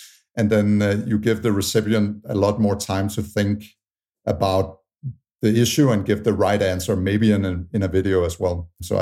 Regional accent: Tanzania; born there; I was born in Tanzania. The one fun thing, over the last 2 years, I've been living in Airbnbs every month in different places in the US and 1 month in French Polynesia, basically working remote.

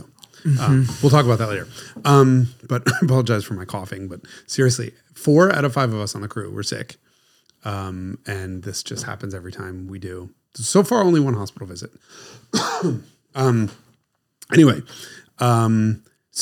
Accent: New York, United States; And I'm a New Yorker

